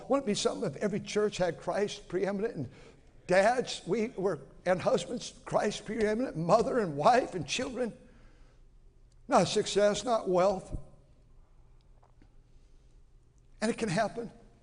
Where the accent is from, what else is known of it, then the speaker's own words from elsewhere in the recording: Milwaukee, Wisconsin, United States; born there; I was born in Milwaukee, Wisconsin, born a sinner as a baby